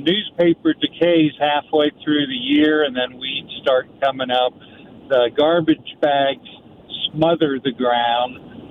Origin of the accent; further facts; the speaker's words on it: St. Louis, Missouri, United States; also born or lived in South Carolina; Why is a guy from South Carolina calling in on the show? It's because I grew up in St. Louis in the 60s when I was a kid. I've lived in the South most of my adult life